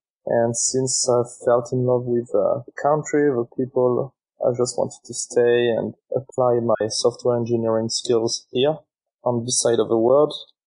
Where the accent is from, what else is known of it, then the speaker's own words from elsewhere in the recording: France; now in Australia; So I'm actually from France, just in case it's not obvious.